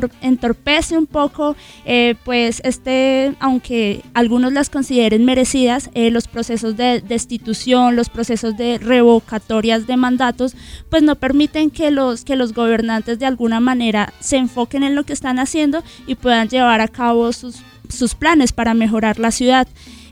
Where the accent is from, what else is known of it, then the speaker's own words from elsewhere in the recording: Bogotá, Colombia; Llevo viviendo toda mi vida acá en Bogotá y son muchísimas cosas las que me gustan.